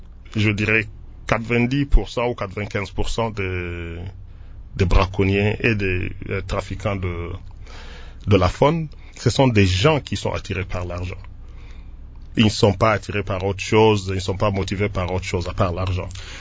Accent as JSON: {"language": "French", "country": "DR Congo", "said": "Et nous, en tant que Congolais, parmi les deux géants de l'Afrique, nous et le Nigeria, on devrait normalement capitaliser sur ces ressources-là."}